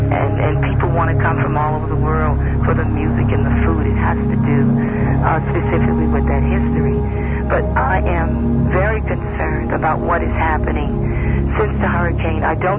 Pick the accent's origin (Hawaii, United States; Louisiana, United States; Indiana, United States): Louisiana, United States; New Orleans; As a person who was born and raised in New Orleans and loves the city very much